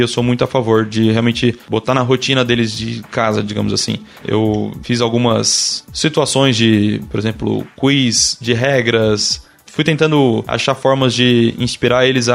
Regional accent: Criciúma, Santa Catarina, Brazil; Eu sou de Criciúma, sou natural de Sara, na real, né? Mas eu fui criado em Criciúma.

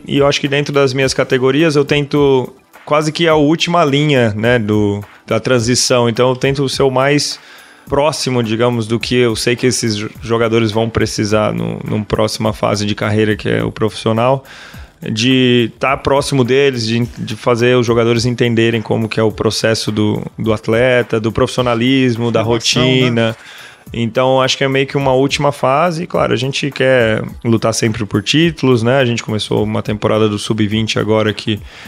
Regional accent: Santa Catarina, Brazil; Então, eu sou de Santa Catarina, passei... fiz essa transição, né?

